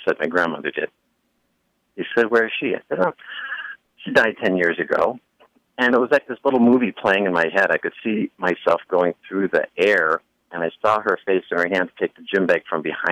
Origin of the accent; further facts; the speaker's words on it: Buffalo, New York, United States; Well, I grew up in Buffalo, New York, and I would see things